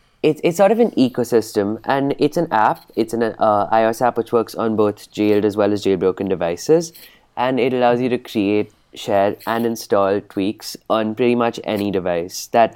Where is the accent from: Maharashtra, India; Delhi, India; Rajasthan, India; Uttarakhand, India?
Delhi, India; New Delhi; I'm from New Delhi, India.